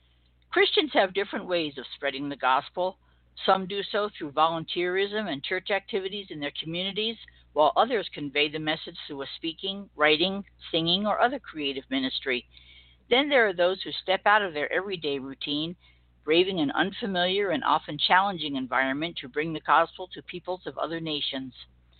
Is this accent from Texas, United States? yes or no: no; Long Island, New York, United States; Well, I grew up out on the South Shore of Long Island